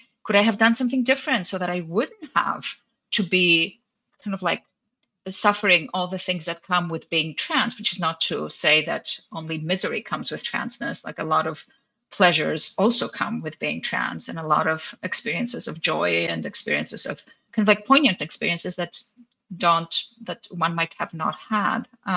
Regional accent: Greece; moved away as an adult; also born or lived in Cyprus; now in New York, United States; I grew up in Greece and Cyprus and moved here as an adult, here being in the States, and I live and practice in New York.

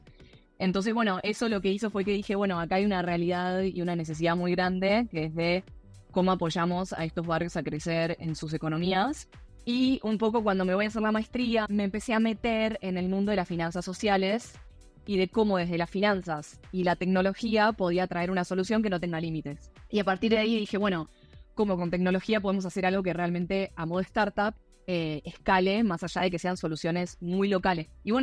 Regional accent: Argentina; now in Colombia; Soy argentina, viviendo en Colombia hace 3 años.

